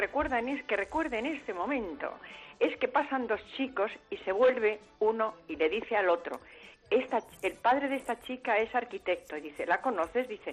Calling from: Zaragoza, Aragon, Spain; de Zaragoza.

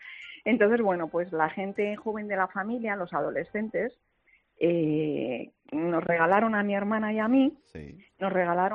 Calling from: San Agustín de Guadalix, Community of Madrid, Spain; de San Agustín de Guadalix, vecina de algún que otro tertuliano

